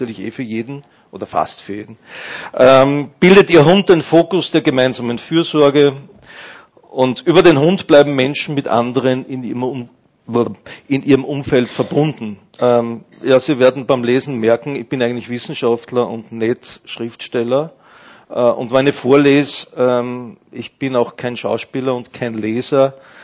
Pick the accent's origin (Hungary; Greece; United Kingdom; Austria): Austria; Als Österreicher bin ich ein Anhänger des Binnen-Eis.